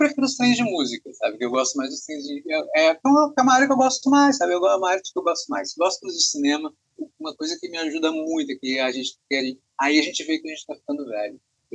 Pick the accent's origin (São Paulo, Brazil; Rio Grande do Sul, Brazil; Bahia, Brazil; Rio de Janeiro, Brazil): Rio Grande do Sul, Brazil; E sim, sou do Rio Grande do Sul, tenho 40 anos, historiador formado